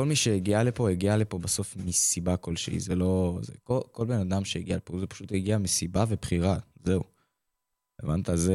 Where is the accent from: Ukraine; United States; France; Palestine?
Ukraine; now in Israel; אני ברחתי עכשיו מאוקראינה, זהו.